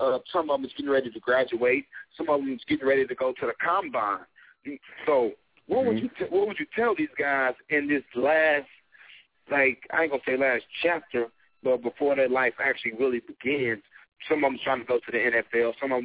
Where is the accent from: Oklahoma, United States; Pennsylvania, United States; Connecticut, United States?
Oklahoma, United States; And then you know I'm originally from Oklahoma